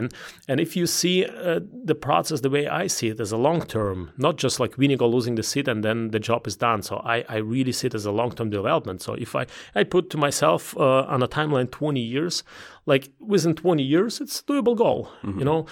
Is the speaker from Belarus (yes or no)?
yes; Belarus; English is a second language; moved away as an adult; also born or lived in Ukraine / Russia / Germany; now in United States; I was born in Belarus. I was growing up in Ukraine, in Belarus, in Russia at the same time. So I'm at home there. But then I spent almost 15 years studying, working on my PhD in Germany, in Europe.